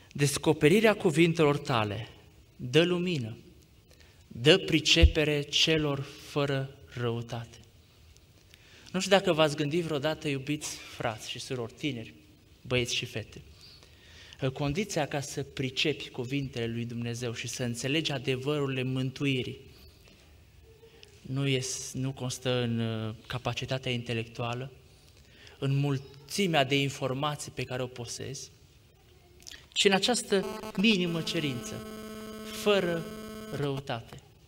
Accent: Romania; Suntem împreună în seara aceasta nu pentru că suntem români și vorbim aceeași limbă, nici măcar pentru faptul că locuim în același oraș

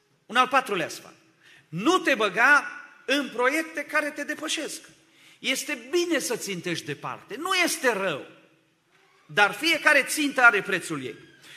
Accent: Romania; Sunt din România.

